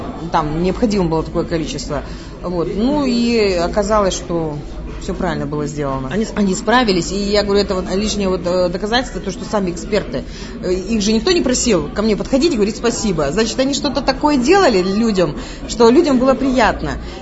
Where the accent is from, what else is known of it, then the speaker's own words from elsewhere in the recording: Norilsk, Krasnoyarsk Krai, Russia; Я ведь коренная норильчанка, и я прекрасно помню эпоху, золотую эпоху Норильска, когда этот город гремел не только на весь Союз, он гремел на весь мир.